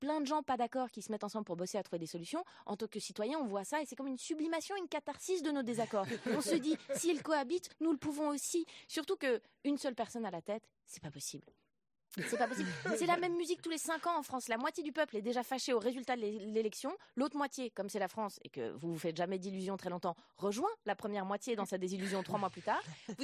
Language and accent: French; Switzerland; parce que ça n'existe pas chez moi, en Suisse